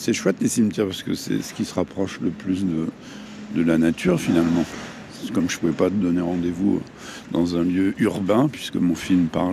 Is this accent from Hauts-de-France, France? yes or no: yes; Hauts-de-France, France; ça se passe en Picardie, qui est ma région natale, où, avec mon papa qui était agriculteur là-bas, quoi.